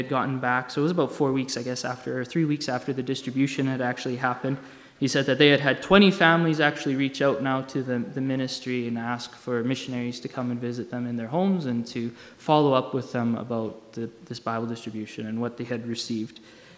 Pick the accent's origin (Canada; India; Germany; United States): Canada; I mean, we're Canadian